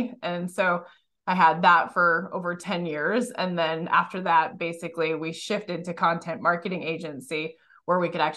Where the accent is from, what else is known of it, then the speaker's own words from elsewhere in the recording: Seattle, Washington, United States; moved away as an adult; also born or lived in California; now in Arizona, United States; Originally, yes. I was born and raised in Seattle, probably my first 35 plus years of life.